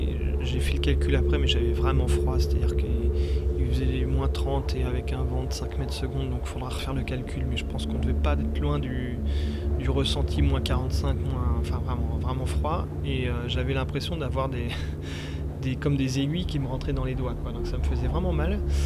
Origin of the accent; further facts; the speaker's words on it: Normandy, France; J'ai commencé à faire quelques photos pas très loin de chez moi en Normandie.